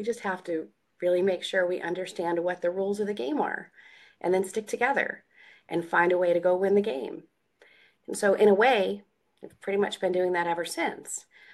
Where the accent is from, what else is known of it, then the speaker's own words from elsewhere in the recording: Queensbury, New York, United States; I grew up here in Queensbury. I got a scholarship to Colgate University.